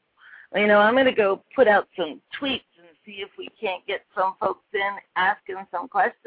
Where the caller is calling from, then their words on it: Bonita Springs, Florida, United States; I'm calling in from Bonita Springs, Florida, and Rhonda is over in wonderful Missouri.